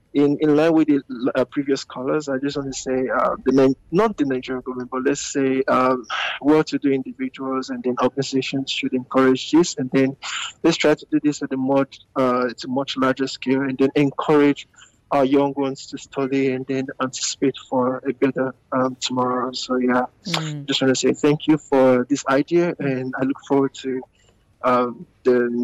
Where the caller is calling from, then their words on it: Canada; I'm calling from Canada.